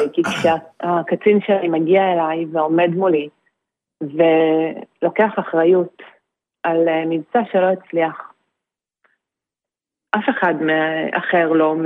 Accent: Be'eri, Southern District, Israel; אנחנו מקיבוץ בארי, איבדנו 102 חברים.

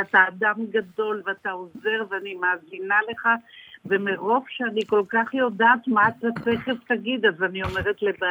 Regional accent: Nir Zvi, Central District, Israel; אני ממושב ניר צבי

